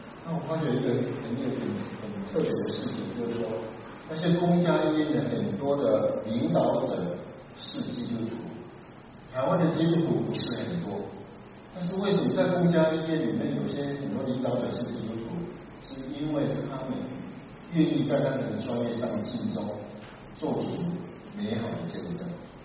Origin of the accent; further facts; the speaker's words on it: China; 我们从大陆来的